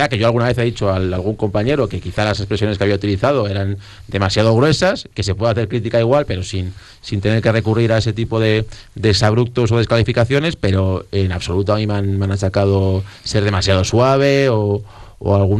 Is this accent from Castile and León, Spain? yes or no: yes; Castile and León, Spain; la idiosincrasia de los castellanos y leoneses, que es verdad que somos un poco más sobrios